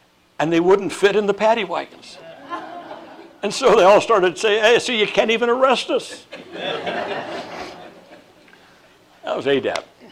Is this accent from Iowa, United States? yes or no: yes; Iowa, United States; Senator Dole, hearken, I'm from Iowa.